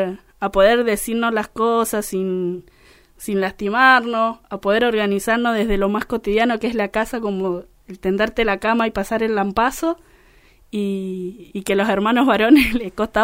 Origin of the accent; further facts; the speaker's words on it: San Juan, Argentina; also born or lived in Entre Ríos; Yo soy de San Juan, soy nacida en San Juan y criada en San Juan.